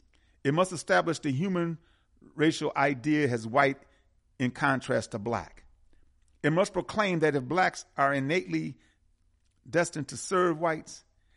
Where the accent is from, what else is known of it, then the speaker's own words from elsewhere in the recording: Milwaukee, Wisconsin, United States; And, of course, a shout-out to Milwaukee. I'm from Milwaukee.